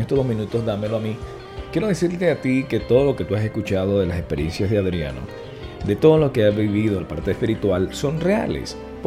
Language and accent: Spanish; Venezuela; now in Cuba; Lo que pasa es que soy venezolano, pero yo no tengo aquí... roce con venezolanos absoluto. Yo no tengo nada, bueno, solamente mi esposa cubana, la suegra, todo el mundo es cubano aquí. Aquí yo estoy en Cuba